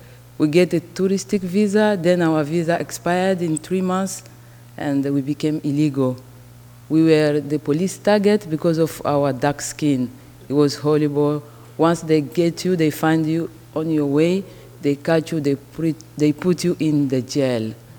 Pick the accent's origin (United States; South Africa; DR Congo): DR Congo; English is a second language; I am from the Congo and the co-founder of Women's Refugee Care. I'm sorry, I speak more than 5 languages